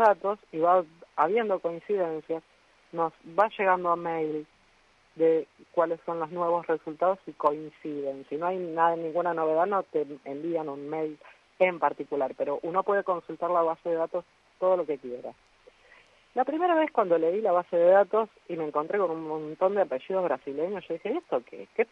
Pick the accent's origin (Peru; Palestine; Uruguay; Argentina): Argentina; Mar del Plata, Buenos Aires Province; born there; me cuentan que en realidad había nacido el 6 de diciembre. En Mar del Plata.